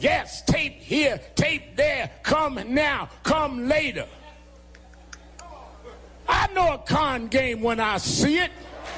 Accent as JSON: {"language": "English", "region": "New York", "country": "United States", "said": "I come from New York. They got a place in New York."}